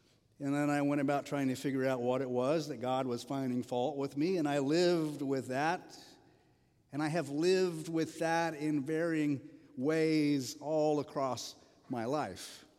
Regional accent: Oklahoma, United States; Now, know that I grew up in Oklahoma.

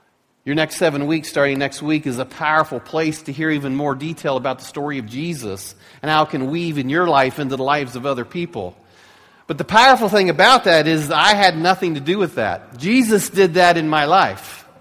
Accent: Ohio, United States; We're from Ohio. Ohio is 40,000 square miles.

